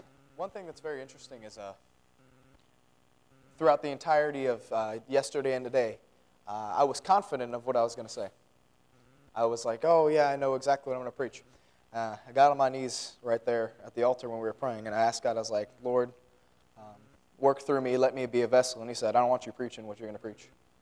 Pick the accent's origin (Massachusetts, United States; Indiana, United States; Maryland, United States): Maryland, United States; Like I said, I'm from Maryland. Maryland is very northern.